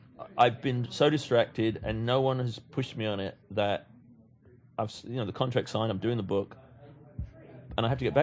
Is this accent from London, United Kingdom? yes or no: yes; London, United Kingdom; also born or lived in Manchester; I was born in Manchester, I grew up in London, but that was a very different place in the 70s than it is today.